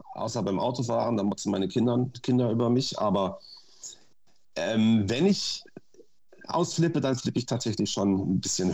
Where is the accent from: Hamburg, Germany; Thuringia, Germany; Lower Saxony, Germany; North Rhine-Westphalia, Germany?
Lower Saxony, Germany; Also ich bin geboren in Niedersachsen, dort auf einem Gutsbetrieb groß geworden, einem Bauernhof mit eigener Jagd.